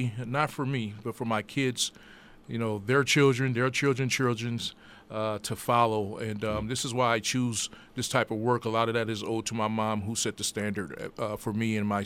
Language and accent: English; Racine, Wisconsin, United States; Yeah, born and raised in Racine, Wisconsin.